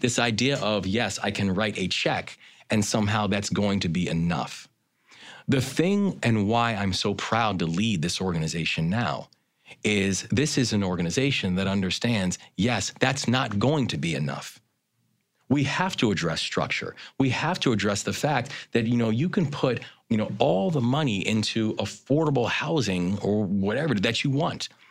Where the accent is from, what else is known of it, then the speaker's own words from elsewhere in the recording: Baltimore, Maryland, United States; You take a city like my hometown of Baltimore